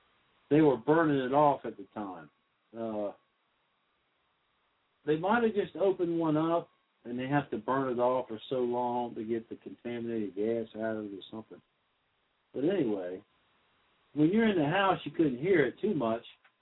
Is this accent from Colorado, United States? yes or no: no; Delaware, United States; which I'm from Delaware. I was born in Delaware.